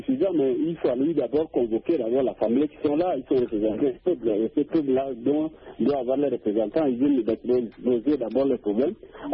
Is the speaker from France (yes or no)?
no; Chad; taper parfois chez nous au Tchad, les gens sortent avec des marmites